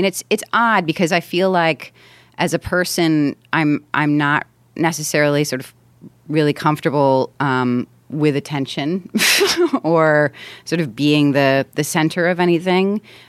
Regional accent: Lansdale, Pennsylvania, United States; also born or lived in Boston, United States; I grew up in Pennsylvania mostly. I had a little bit of my childhood in Boston, but for the most part, I had the whole shebang in Pennsylvania, in a town called Lansdale, which is like 45 minutes northeast of Philadelphia.

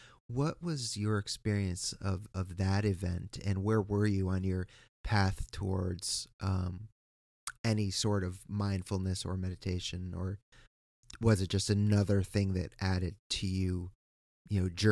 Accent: East Coast, United States; I am from the East Coast

